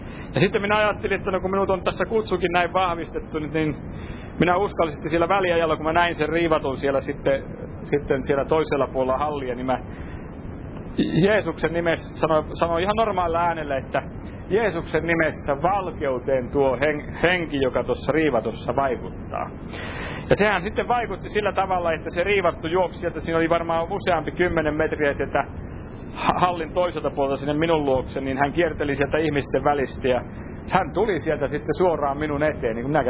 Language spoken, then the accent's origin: Finnish; Häme, Finland; Minä olen Hämeestä